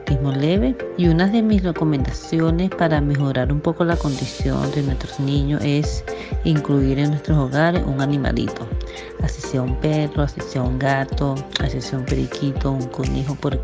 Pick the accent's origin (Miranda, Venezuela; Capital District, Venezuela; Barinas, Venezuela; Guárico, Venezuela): Capital District, Venezuela; Caracas; fui diagnosticada Asperger hace 2 años, soy de Caracas, Venezuela, tengo un hijo llamado … de 12 años de edad